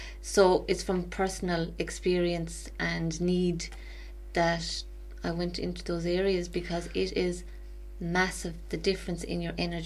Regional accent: Galway, Connacht, Ireland; also born or lived in London; So basically, I'm from Galway and I qualified as a chef many, many moons ago.

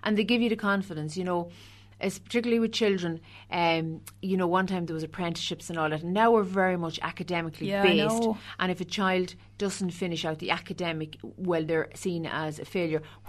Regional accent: Keena, Ireland; I'm originally from Keena. I'm a Keena born and bred. And I went to school in Keena.

